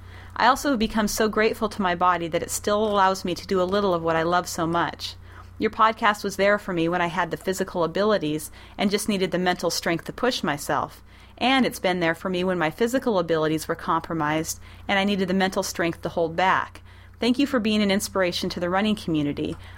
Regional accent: Lewistown, Montana, United States; Well, the funny thing is she actually lived in Lewistown, my hometown, as well.

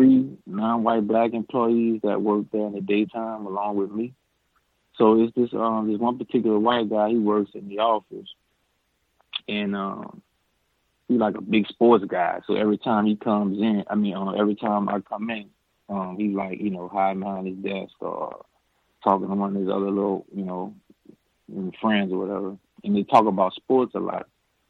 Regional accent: New Orleans, Louisiana, United States; So I told him, I'm from New Orleans or whatever.

